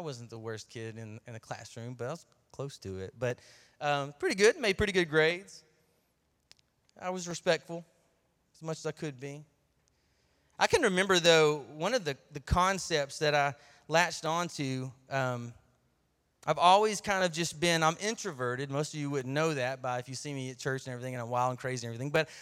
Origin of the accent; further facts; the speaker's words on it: Shelbyville, Tennessee, United States; born there; I was born in Shelbyville, Tennessee, and out in the country. Does anybody know where Shelbyville, Tennessee is?